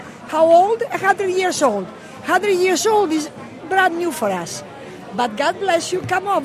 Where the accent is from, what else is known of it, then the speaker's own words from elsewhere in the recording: Texas, United States; I am also Greek-American. I came from the United States, from Texas.